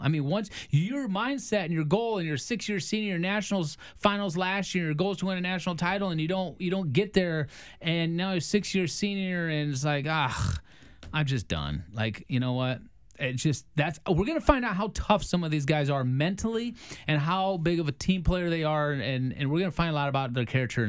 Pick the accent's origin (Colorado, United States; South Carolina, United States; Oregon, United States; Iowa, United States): Iowa, United States; just because I'm from Iowa, I don't like hate Penn State.